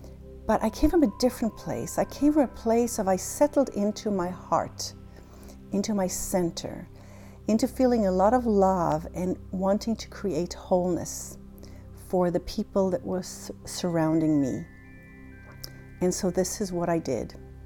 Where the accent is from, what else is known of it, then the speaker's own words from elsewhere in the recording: Israel; Now, I was raised in Israel. I was born and raised in Israel, so I know what it's like to be in a crisis situation in a war zone.